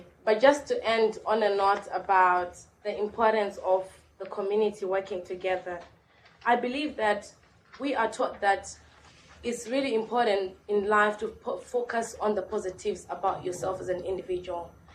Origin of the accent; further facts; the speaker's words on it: Zimbabwe; accent: African; now in England; I had a very strong African accent. And I stood in front of the class and I told the class why I'd moved to the country, which is I was fleeing away from the political violence in Zimbabwe.